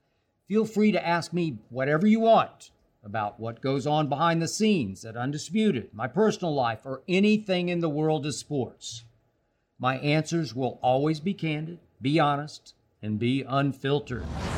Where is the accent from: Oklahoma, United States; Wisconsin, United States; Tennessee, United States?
Oklahoma, United States; Oklahoma City; I flew on from LA to Oklahoma City and back, my hometown of Oklahoma City, last week.